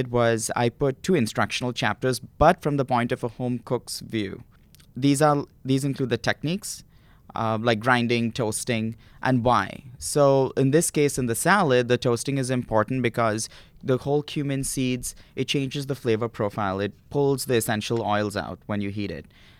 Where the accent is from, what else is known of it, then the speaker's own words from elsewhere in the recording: India; new things that I grew up in India